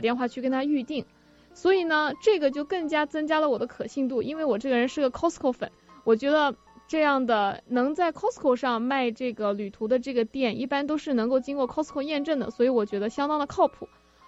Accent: China; 我觉得日韩的饮食我们中国人还是比较能接受的。

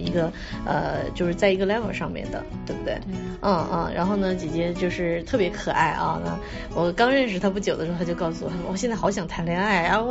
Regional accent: China; 尤其是我们中国人的一种传统的思维，对不对？

